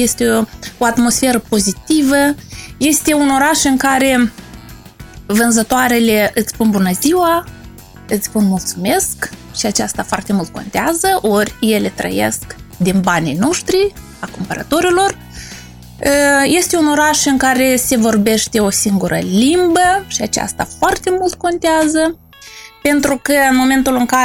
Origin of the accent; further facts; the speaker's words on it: Moldova; now in Sibiu, Romania; primăvara mai frumoasă ca la Chișinău și în satul meu de Baștenă nu poate să fie nicăieri.